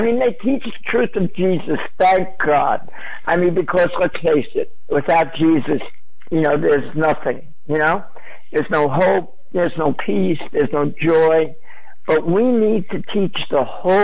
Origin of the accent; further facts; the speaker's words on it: New York, United States; But I tell them, I'm from New York. What can I do, you know?